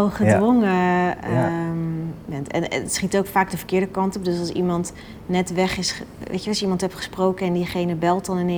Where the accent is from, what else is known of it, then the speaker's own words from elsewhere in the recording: Rotterdam, South Holland, Netherlands; ik denk toch ook wel een beetje als Rotterdammer van niet lullen maar poetsen.